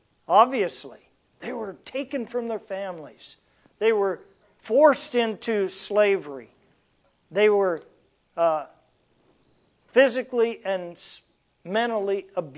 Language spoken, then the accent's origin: English; United States; As an American, we don't understand that.